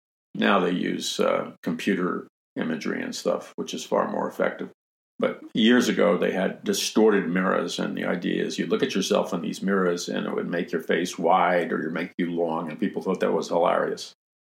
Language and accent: English; New York City, New York, United States; I grew up in an apartment building with an elevator. I mean, I grew up in New York City. Elevators were everywhere.